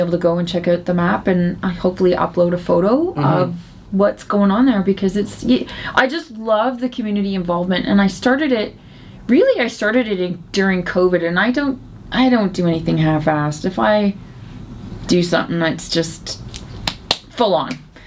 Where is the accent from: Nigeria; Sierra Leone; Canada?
Canada; Oshawa, Ontario; I didn't grow up here. I grew up in Ontario in Oshawa and Old Scugog Road.